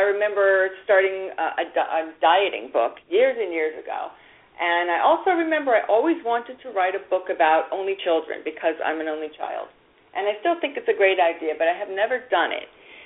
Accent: Boston, Massachusetts, United States; Okay, well, I live in Northern California, although I am a Bostonian originally.

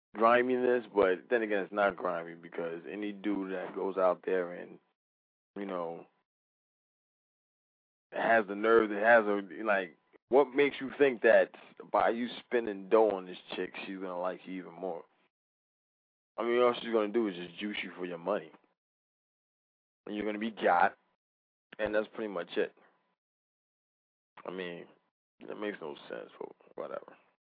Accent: New York, United States; I mean, I'm from New York.

